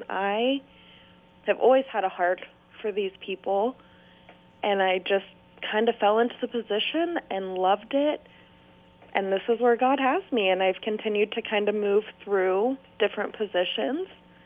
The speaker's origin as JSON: {"language": "English", "town": "Albany", "region": "Oregon", "country": "United States", "tie": "born or raised there", "said": "I grew up in Albany and graduated from West Albany."}